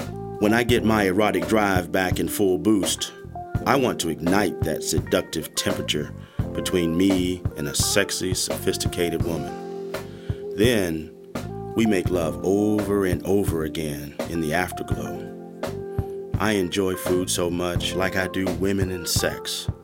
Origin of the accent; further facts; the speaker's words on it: Washington, District of Columbia, United States; Although I get fed up on the quarrel that goes on in my hometown, I'll always love D.C.